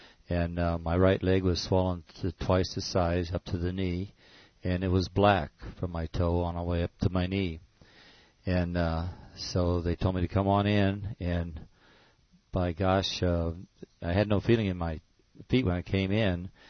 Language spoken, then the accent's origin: English; Norwalk, United States; Okay, I'm from Norwalk, and I work construction